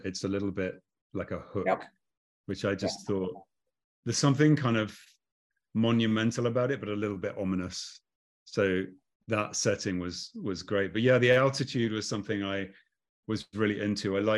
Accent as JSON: {"language": "English", "region": "East Midlands", "country": "United Kingdom", "tie": "born or raised there", "said": "my hometown in the Midlands in Leicestershire."}